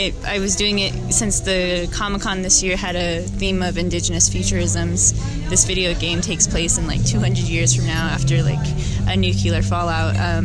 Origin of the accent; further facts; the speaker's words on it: Albuquerque, New Mexico, United States; now in Santa Fe, United States; Yeah, I grew up here in Albuquerque. Right now, I am in school in Santa Fe, and then once I get done there, I'm hopefully going to move back to our Oklahoma and learn my native